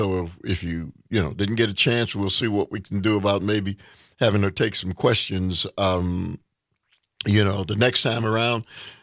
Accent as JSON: {"language": "English", "town": "Milwaukee", "region": "Wisconsin", "country": "United States", "tie": "born or raised there", "said": "the Talk of Green Bay in my hometown, the city of Milwaukee."}